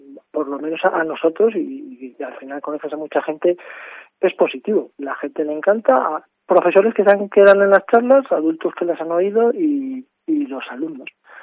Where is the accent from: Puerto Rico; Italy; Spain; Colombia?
Spain; Teruel, Aragon; Somos gente de Teruel, cosas que nos han pasado en Teruel